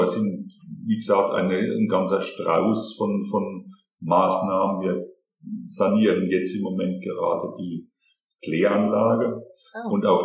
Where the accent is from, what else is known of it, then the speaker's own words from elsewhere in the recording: Böhl-Iggelheim, Rhineland-Palatinate, Germany; Bin auch gebürtig in Bühl-Egelheim, also schon seit jüngsten Gehversuchen mehr oder weniger hier in Bühl-Egelheim angesiedelt.